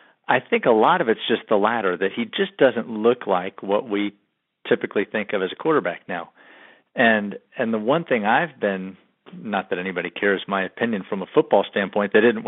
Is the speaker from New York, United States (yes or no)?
no; Gainesville, Florida, United States; But I'm from Gainesville, Florida, originally. And so and my dad had coached baseball at Florida.